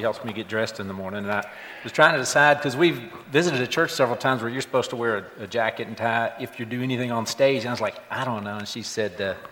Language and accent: English; Louisville, Kentucky, United States; I grew up in Louisville, came to UK to run track